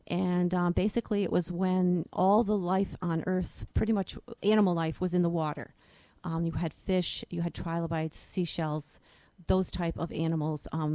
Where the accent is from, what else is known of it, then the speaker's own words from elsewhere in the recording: Middleburg, New York, United States; Well, I grew up in Middleburg, New York, which is about a half hour from Gilboa. And my dad was an earth science teacher my entire life.